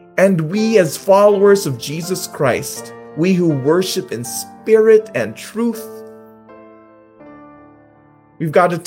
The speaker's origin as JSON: {"language": "English", "town": "Quezon City", "region": "Metro Manila", "country": "Philippines", "tie": "born or raised there", "moved": "yes", "lives_now": "Sacramento, United States", "said": "I was born and raised in Quezon City, Metro Manila, Philippines. Higit 7,000 milya ang layo sa Sacramento. Before migrating here in 1998"}